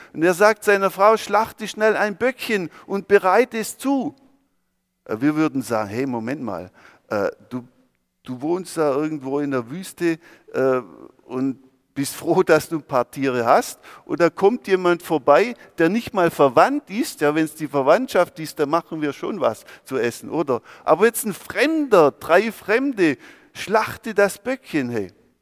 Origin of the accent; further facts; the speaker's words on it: Baden-Württemberg, Germany; born there; als guter Deutscher und als gebürtiger Schwabe